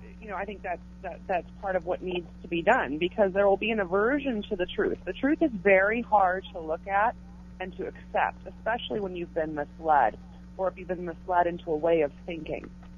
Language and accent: English; Midwest, United States; as I was growing up in the Midwest, I was not able to vote for Reagan, but I certainly felt the effects of his presidency upon my family and my community.